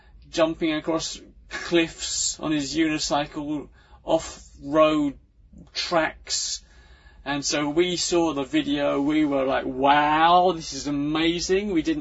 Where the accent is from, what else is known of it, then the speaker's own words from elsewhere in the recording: England, United Kingdom; now in Singapore; because actually I'm from England.